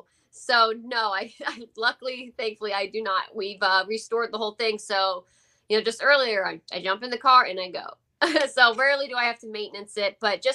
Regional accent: Hilton Head Island, South Carolina, United States; also born or lived in Hackettstown, New Jersey; I moved around a little bit, but I grew up most of my life in Beaufort, Hilton Head Island, South Carolina. So I'm really kind of from Beaufort, Hilton Head Island.

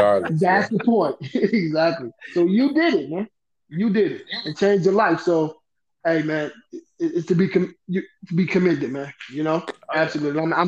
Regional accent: Saginaw, Michigan, United States; He's actually from my hometown, Saginaw, Michigan.

